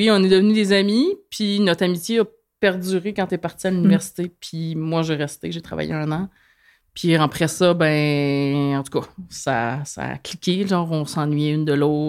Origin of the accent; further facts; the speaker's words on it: Sainte-Flavie, Quebec, Canada; now in New Richmond, Canada; Moi, je suis originaire de Sainte-Flavie